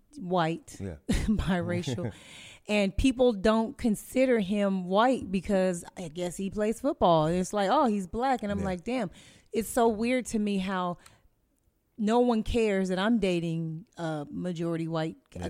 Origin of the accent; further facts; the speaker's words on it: United States; All of us are Americans.